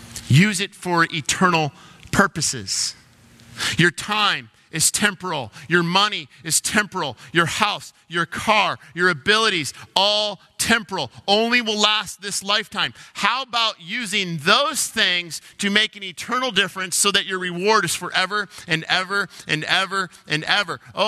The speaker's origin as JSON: {"language": "English", "town": "Detroit", "region": "Michigan", "country": "United States", "tie": "born or raised there", "said": "And please refrain from booing, but I grew up in Detroit area."}